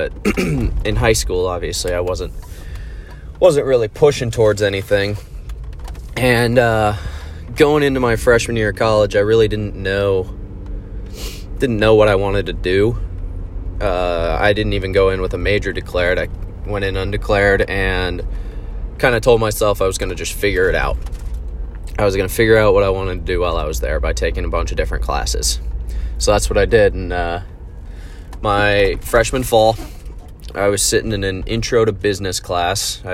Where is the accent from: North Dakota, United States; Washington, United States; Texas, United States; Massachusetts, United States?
Washington, United States; Monroe; I grew up in the Seattle area in the Pacific Northwest, about an hour north of Seattle, a little town called Monroe. Had about 20,000 people, one high school.